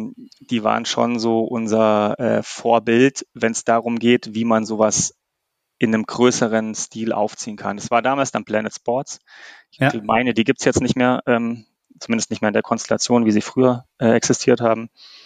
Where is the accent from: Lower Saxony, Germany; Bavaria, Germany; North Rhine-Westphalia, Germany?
Bavaria, Germany; Munich; moved away as an adult; now in Stuttgart, Germany; Und ich komme ursprünglich aus München übrigens. Ich bin in München geboren und habe auch knapp über 20 Jahre in München gelebt, bevor ich dann hier nach Stuttgart gezogen bin.